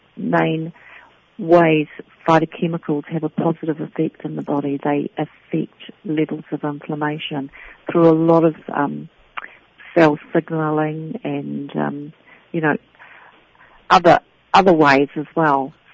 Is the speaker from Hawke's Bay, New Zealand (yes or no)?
yes; Hawke's Bay, New Zealand; But I come from Hawke's Bay, which is used to be called the Fruit Bowl of New Zealand. It's now wine country.